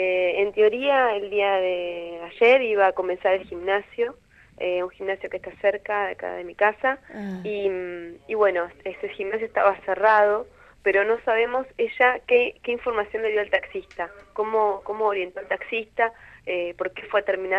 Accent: Viedma, Río Negro, Argentina; nosotros somos de acá de Viedma

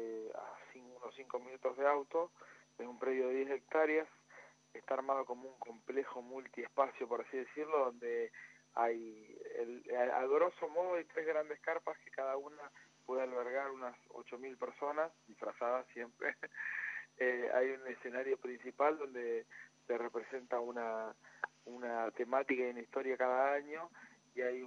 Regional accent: Paraná, Entre Ríos, Argentina; nosotros somos de Paraná

